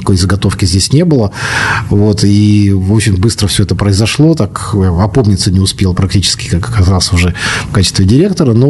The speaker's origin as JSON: {"language": "Russian", "town": "Perm", "region": "Perm Krai", "country": "Russia", "tie": "born or raised there", "said": "Я вырос в Перми, я пермяк"}